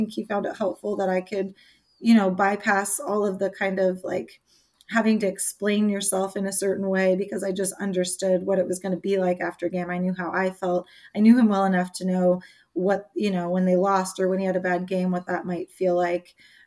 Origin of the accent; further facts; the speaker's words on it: California, United States; I grew up playing soccer in the Bay Area, which is where I reside now